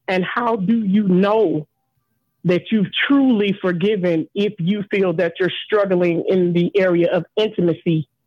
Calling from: Madison, Illinois, United States; I'm calling from Madison, Illinois.

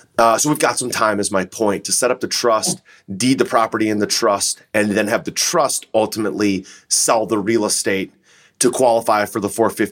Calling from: Cleveland, Ohio, United States; I'm recording from Cleveland, Ohio, which is a fantastic area, but it's not Phoenix.

